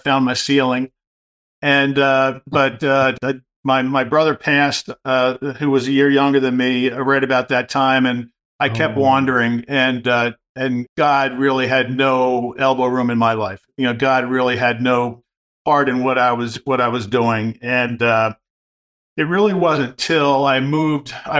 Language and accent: English; Pennsylvania, United States; also born or lived in New England; I'm from Central Pennsylvania originally. We spent time in my youth in New England and then settled back into Pennsylvania.